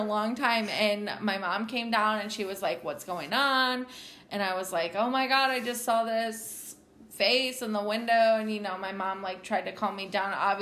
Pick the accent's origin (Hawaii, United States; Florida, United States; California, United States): Hawaii, United States; Pearl Harbor; born there; But I was born in Hawaii on Pearl Harbor, and my dad was in the military